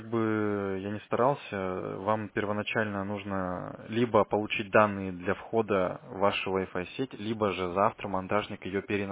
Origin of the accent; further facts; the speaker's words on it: Khabarovsk, Khabarovsk Krai, Russia; Я с Хабаровска.